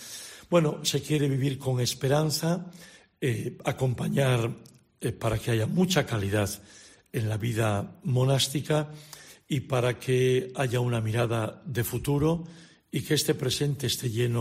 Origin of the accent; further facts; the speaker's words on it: Asturias, Spain; also born or lived in Castile and León; yo soy también español, asturiano, me he movido mucho durante 16 años por Castilla y León, he estado muchas veces en Zamora.